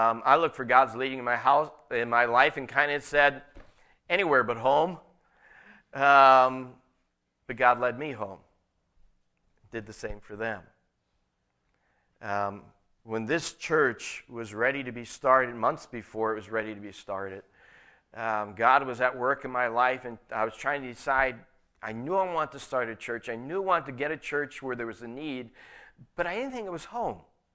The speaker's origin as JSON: {"language": "English", "town": "Dunmore", "region": "Pennsylvania", "country": "United States", "tie": "born or raised there", "said": "Now, I grew up in Dunmore, and I knew what was going on in this area"}